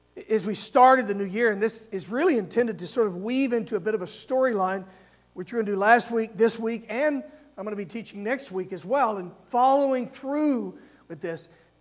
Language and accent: English; Texas, United States; Many of you know I'm originally was from Texas. All of our relatives are down in the South.